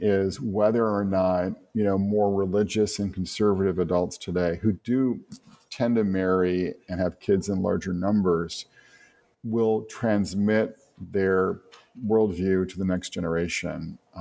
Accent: Northeast, United States; I grew up in Northeast, right, and plenty of friends and acquaintances who were Reform, conservative, and secular Jews.

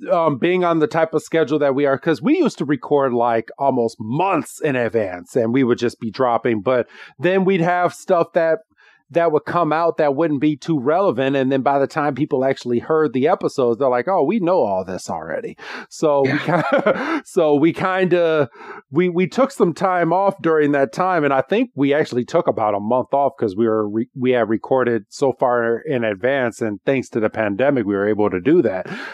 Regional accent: Illinois, United States; people that listen to us know we're from the Illinois area.

